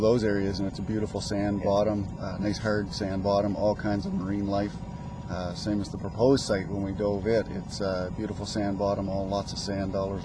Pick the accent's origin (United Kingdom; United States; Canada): Canada; Truro, Nova Scotia; from Truro.